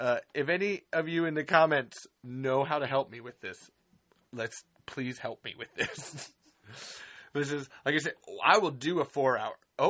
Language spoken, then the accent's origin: English; Maquoketa, Iowa, United States; I am from America. I live in Maquoketa, Iowa, USA.